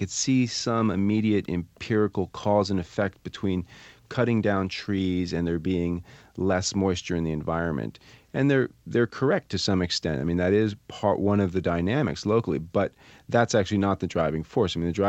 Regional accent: Vermont, United States; I mean, my mother lives in Vermont. I'm from Vermont

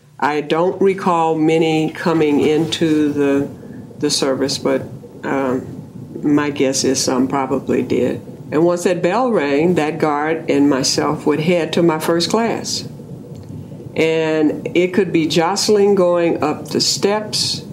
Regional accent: the South, United States; I grew up in the South.

